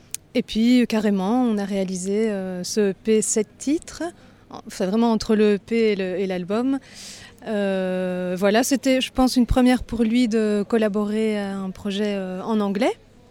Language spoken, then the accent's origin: French; Belgium; Je suis belge donc voilà.